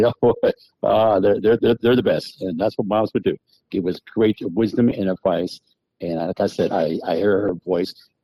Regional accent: New Haven, Connecticut, United States; I grew up in, it's interesting because I grew up in New Haven. We were like all over the place on Howard Avenue. We were over on Grand Avenue. We were in City Point, Washington Avenue, the Hill, yay for the Hill.

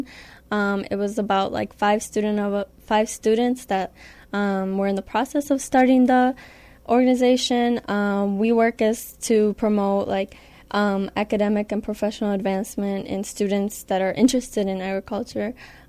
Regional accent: Wadsworth, Illinois, United States; I'm from Wadsworth, Illinois. It's a town on the border of Wisconsin and Illinois, close to Gurnee, Illinois.

